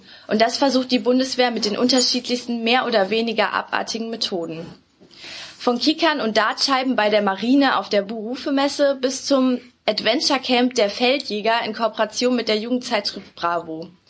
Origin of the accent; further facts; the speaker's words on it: Leipzig, Saxony, Germany; Ich komme aus Leipzig und bin dort auch in der SDRJ tätig.